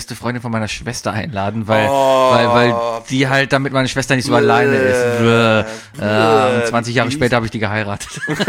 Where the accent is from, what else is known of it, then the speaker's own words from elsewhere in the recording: Cologne, North Rhine-Westphalia, Germany; ich bin ja in Köln-Mauernheim aufgewachsen.